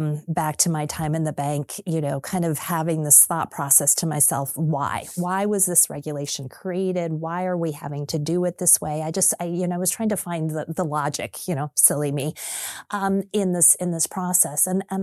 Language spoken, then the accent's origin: English; Taos, New Mexico, United States; I was born and raised in Taos, New Mexico, where my grandfather started a bank